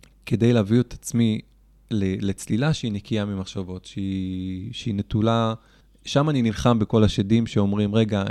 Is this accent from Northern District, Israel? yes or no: no; Givatayim, Tel Aviv District, Israel; גדלתי בגבעתיים.